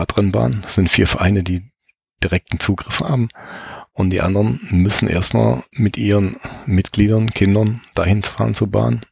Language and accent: German; Baden-Württemberg, Germany; ich komme ursprünglich aus Baden-Württemberg